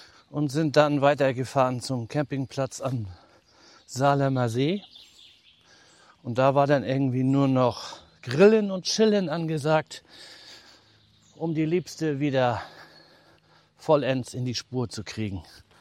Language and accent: German; Northern Germany, Germany; wir sind typische Norddeutsche.